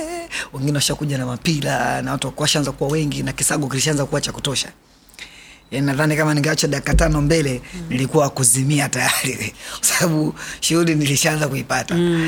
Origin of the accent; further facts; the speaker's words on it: Dar es Salaam, Tanzania; also born or lived in Morogoro; Kabila langu ni Mchaga. Na nimezaliwa Morogoro. Sehemu moja inaitwa Monsagala. Lakini nimekulia Dar es Salaam.